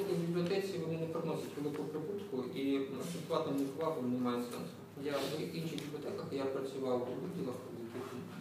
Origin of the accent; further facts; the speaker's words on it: Kyiv, Ukraine; формування електронного, бібліотечного, інформаційного і культурологічного ресурсу Дарницького району, моя мала батьківщина.